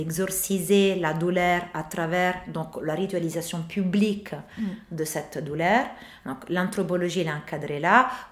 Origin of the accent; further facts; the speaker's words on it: Rome, Lazio, Italy; French is a second language; also born or lived in Naples; je suis originaire de Naples, mais j'ai grandi à Rome toute ma vie, mais de famille napolitaine des deux côtés, mère et père.